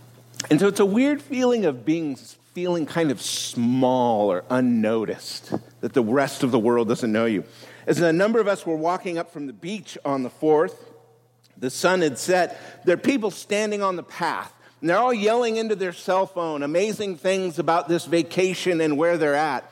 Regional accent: Cayucos, California, United States; I went home to a little town where I grew up in Cayucas, California, rural on the beach.

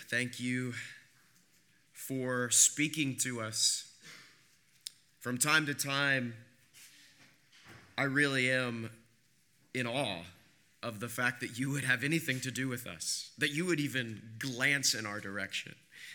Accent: Kansas, United States; I grew up in Kansas, and the Kansas City Royals were my team.

